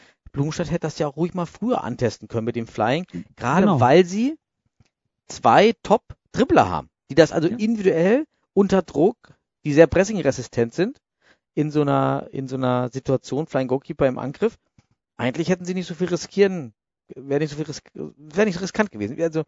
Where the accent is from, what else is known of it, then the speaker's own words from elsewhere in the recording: Suhl, Thuringia, Germany; Ist auch einer vom vom ersten Suhler SV, meiner Heimatstadt.